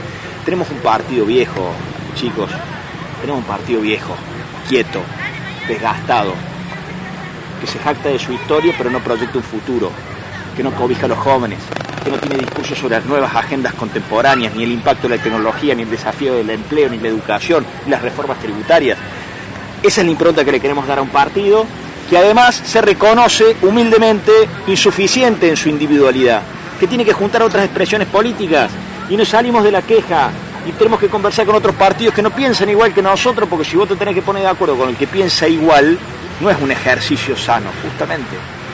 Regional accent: San Francisco, Córdoba, Argentina; hablo por la ciudad de San Francisco, de donde vengo

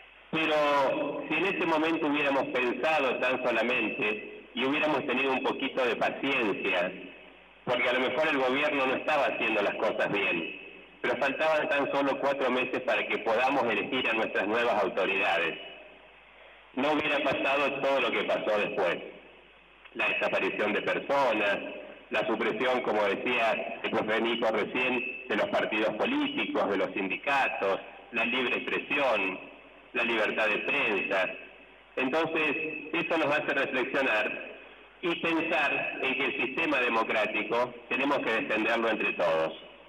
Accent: Argentina; todos somos argentinos.

